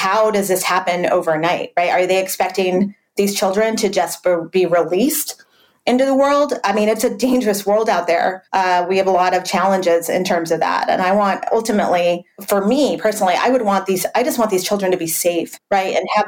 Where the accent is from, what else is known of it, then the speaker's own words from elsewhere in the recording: El Paso, Texas, United States; Look, I'm from the border. I grew up in El Paso.